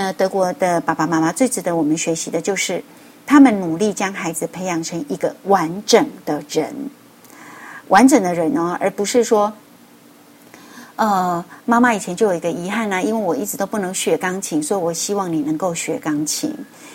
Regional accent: China; 也就是我们中国人说什么身教

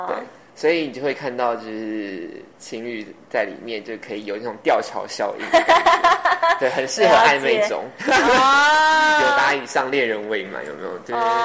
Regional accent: Zhongshan District, Taipei, Taiwan; 我自己是中山区长大的小孩，然后我自己在中山区待住了快30年。

